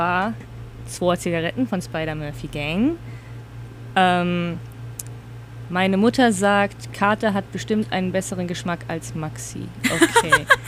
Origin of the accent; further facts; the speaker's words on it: Reutlingen, Baden-Württemberg, Germany; Nicht lokal hier, lokal in meiner Heimat Reutlingen.